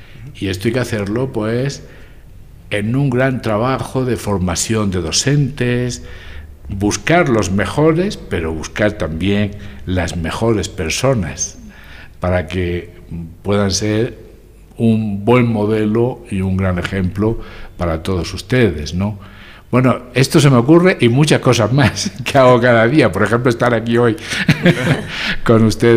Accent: Murcia, Region of Murcia, Spain; born there; Yo nací en Murcia, ¿no?

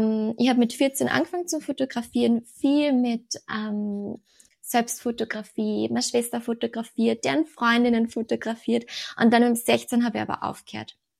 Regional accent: Melk, Lower Austria, Austria; ich bin aus Österreich, genauer gesagt aus Niederösterreich im Melk

